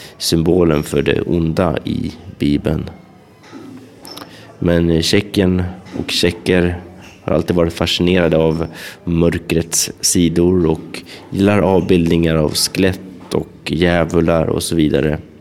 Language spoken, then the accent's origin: Swedish; Sweden; Novastrana är också historisk mark för mig som svensk.